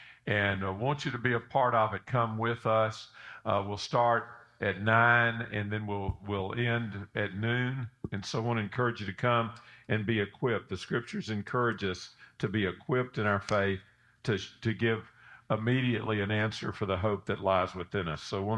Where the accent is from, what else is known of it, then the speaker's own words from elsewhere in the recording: Memphis, Tennessee, United States; I pulled Tennessee, I'm from Memphis, capital Nashville